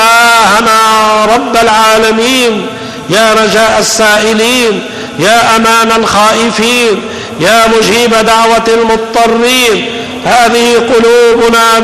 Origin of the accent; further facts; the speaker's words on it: Tripoli, North Governorate, Lebanon; كثير جراحين عندنا في طرابلس والشمال ليسوا ماهرين